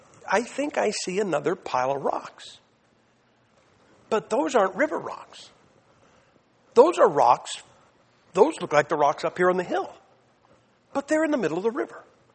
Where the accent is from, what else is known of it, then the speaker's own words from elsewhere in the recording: Massillon, Ohio, United States; We're in a burger joint on a freeway. And we're from Massillon, Ohio.